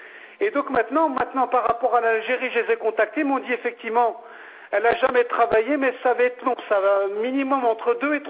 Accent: France; born there; je suis français, j'ai une carte d'identité française, je suis né en France, donc voilà.

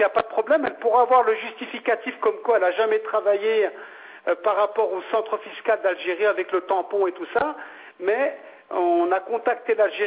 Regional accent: France; born there; je suis français, j'ai une carte d'identité française, je suis né en France, donc voilà.

